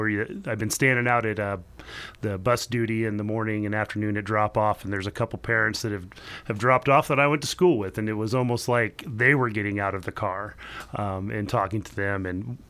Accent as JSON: {"language": "English", "town": "Roseburg", "region": "Oregon", "country": "United States", "tie": "born or raised there", "also_born_or_lived": "Florida", "said": "I grew up in Roseburg, went to Winchester, moved here from Florida, went to Winchester my sixth grade year."}